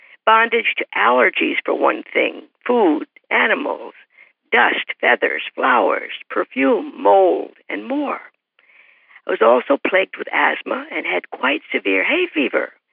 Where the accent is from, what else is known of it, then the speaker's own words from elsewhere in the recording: Long Island, New York, United States; You see, I grew up in Long Island, New York, with my family, my parents, brother and sister, grandparents, etc., and attended public schools